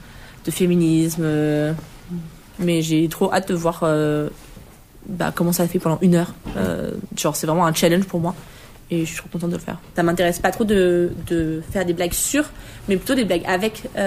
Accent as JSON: {"language": "French", "region": "Nouvelle-Aquitaine", "country": "France", "lives_now": "Caen, France", "said": "le futur, il est en Normandie parce que je viens de Dordogne à la base. Il fait beaucoup trop chaud pour moi. Je suis franco-irlandaise"}